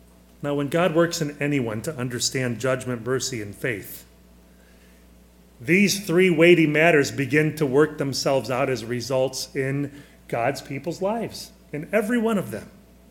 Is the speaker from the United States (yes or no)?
yes; Le Roy, United States; Growing up in Leroy, you know, I'd be out playing baseball with my brothers in the backyard.